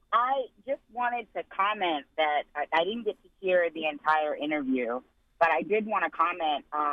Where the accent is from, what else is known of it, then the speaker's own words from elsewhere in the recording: the South, United States; I'm originally from the South.